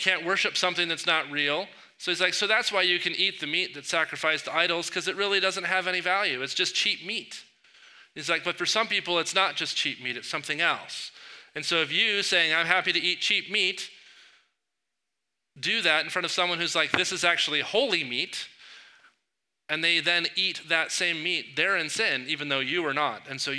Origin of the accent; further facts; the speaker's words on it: United States; But as an American, not asserting our rights is almost anti-patriotic, right?